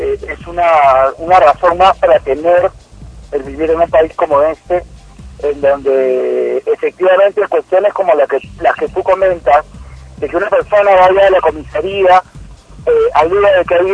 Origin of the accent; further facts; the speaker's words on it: Peru; Yo como peruano